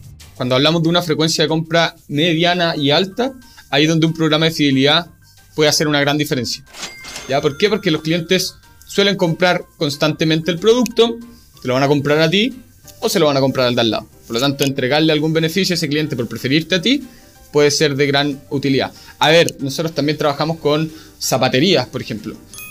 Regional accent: Puerto Varas, Los Lagos, Chile; Yo soy de Puerto Vara

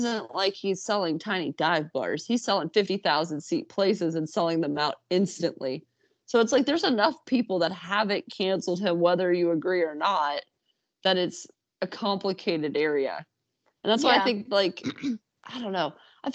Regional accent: Kentucky, United States; I'm from Kentucky.

